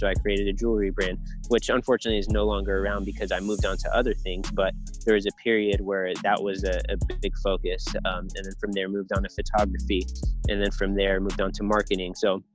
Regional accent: Bay Area, California, United States; I think growing up in the Bay Area, just in general, the game will choose you, period. You know, when you grow up out here.

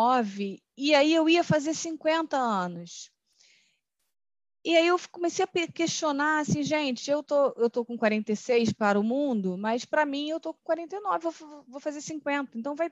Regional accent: Rio de Janeiro, Brazil; de Rio de Janeiro, eu sou do Rio de Janeiro

